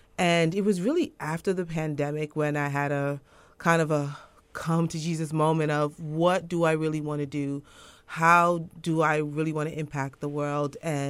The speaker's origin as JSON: {"language": "English", "region": "New York", "country": "United States", "tie": "born or raised there", "said": "I grew up in East Harlem"}